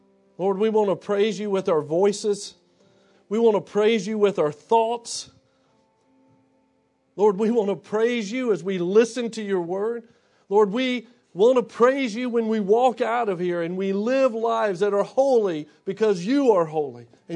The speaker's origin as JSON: {"language": "English", "town": "Shreveport", "region": "Louisiana", "country": "United States", "tie": "born or raised there", "said": "You'll remember I was talking to you about growing up in Shreveport"}